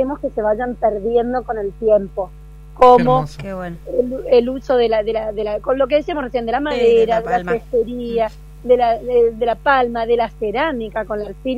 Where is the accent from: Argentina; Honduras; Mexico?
Argentina; Northeast Argentina; Somos muy los correntinos, los chaqueños